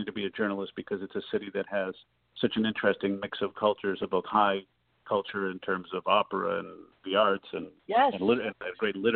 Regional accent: Chicago, Illinois, United States; they don't necessarily know that I'm a kid from the South Side of Chicago.

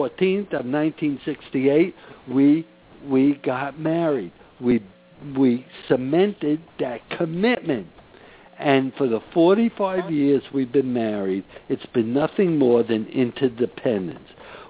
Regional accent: Brooklyn, New York, United States; I'm from Brooklyn. She's from Brooklyn also, okay?

